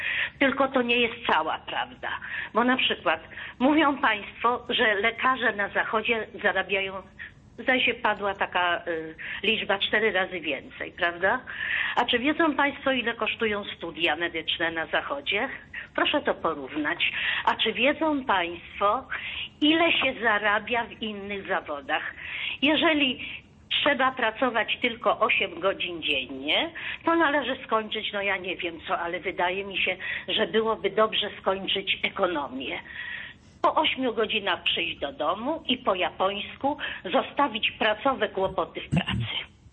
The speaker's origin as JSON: {"language": "Polish", "town": "Łódź", "region": "Łódź Voivodeship", "country": "Poland", "said": "z Łodzi. Jestem już osobą wiekową, na emeryturze. Pracowałam do lat 70 moich lat. Mam już sporo po 70. I pochodzę z rodziny lekarskiej."}